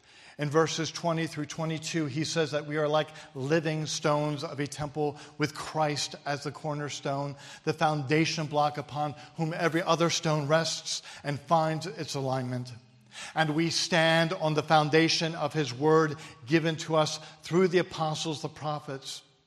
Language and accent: English; the North, United States; So what did it matter if I was a Yankee from the North? We could still connect.